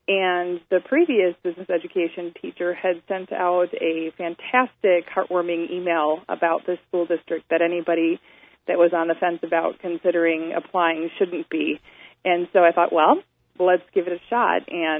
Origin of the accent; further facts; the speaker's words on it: Marshfield, Wisconsin, United States; I grew up in Marshfield and attended Marshfield High School